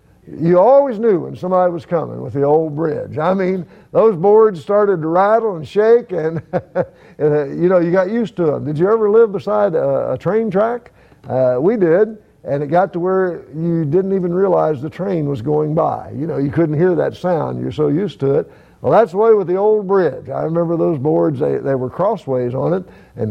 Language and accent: English; Rabbit Hash, Kentucky, United States; My hometown is Rabbit Hash, Kentucky. There in Boone County, right on the banks of the Ohio River in a log cabin God saw fit to allow me to live.